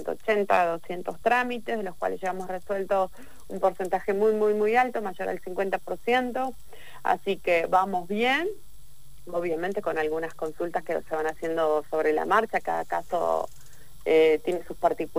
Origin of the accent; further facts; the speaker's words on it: Patagonia, Argentina; nosotros somos de la Patagonia